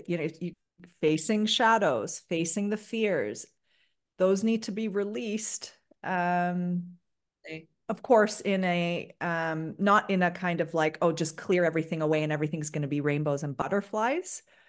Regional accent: Ontario, Canada; I'm Turkish. I'm a Turkish Canadian. And so growing up in Canada, I was, especially up where my parents live right now on Lake Huron

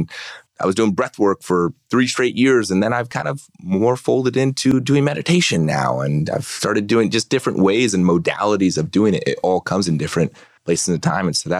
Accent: San Diego, California, United States; I was born and raised in San Diego. I had three older sisters growing up.

